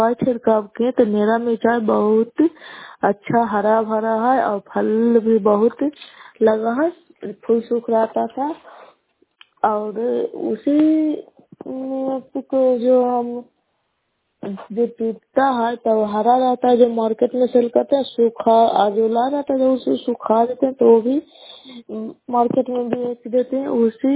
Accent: Bihar, India; नालंदा जिला नगर नौसा ब्लॉक कैला पंचायत की निवासी हूँ।

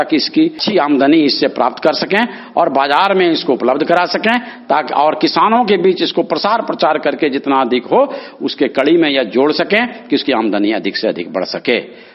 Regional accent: Paharpur, Bihar, India; बरियारपुर से आगे 2 किलोमीटर आगे बढ़ने के बाद मेरा गांव पहाड़पुर गांव है। मैं पहाड़पुर का रहने वाला हूं, वहां मेरा एक बड़ा सा फार्म हाउस है।

